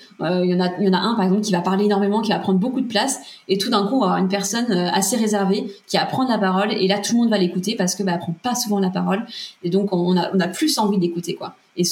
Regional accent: Pays de la Loire, France; Et j'avais aucun réseau à Nantes. Je venais de la Vendée.

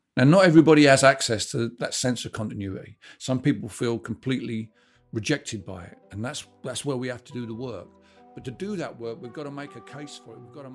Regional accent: London, United Kingdom; now in England; I'm an outsider in the village where I live because I'm from London. I wasn't born in Dorset.

